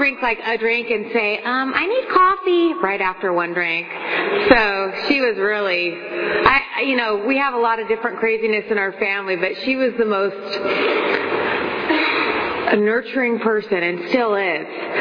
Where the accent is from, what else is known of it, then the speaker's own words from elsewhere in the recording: Lemoore, California, United States; I grew up in Lemoore. … born and raised in Lemoore like my father. And I was born in the mid-70s